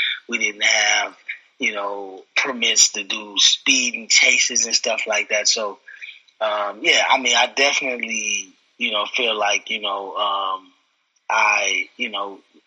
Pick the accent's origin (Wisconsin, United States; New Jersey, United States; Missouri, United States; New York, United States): Wisconsin, United States; Milwaukee; I come from Milwaukee where film is not, is more exposure to film now.